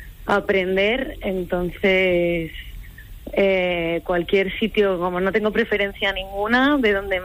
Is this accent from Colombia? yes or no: no; Madrid, Community of Madrid, Spain; Yo soy de Madrid, pero vamos, ya te digo que sin problema con trasladarme a cualquier otro sitio de España.